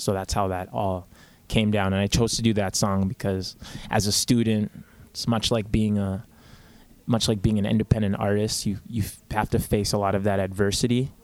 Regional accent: Winnipeg, Manitoba, Canada; I grew up in Winnipeg. but I grew up, I went to high school in Fort Richmond Collegiate, and then I grew up around that area too. So like the south end of the city.

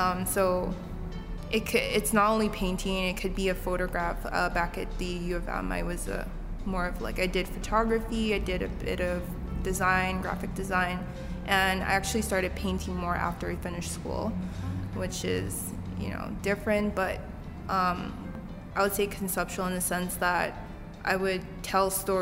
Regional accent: Nigeria; moved away as an adult; So I was born and raised in Nigeria. I came here in 2012, and I just came to a university here to study fine art.

